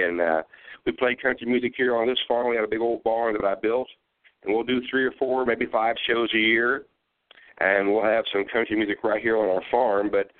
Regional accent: Ohio, United States; Well, I mentioned I grew up on a big farm in southwestern Ohio, and I was the oldest of six kids.

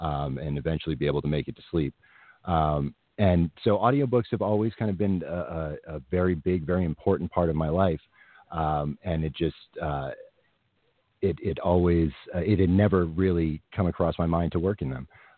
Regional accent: Maine, United States; moved away as an adult; also born or lived in New York; I was born the poor son of a farmer in Maine. My mom was a teacher and my mother was a farmer, and I grew up in Maine. I moved to New York to go to college and ended up staying there

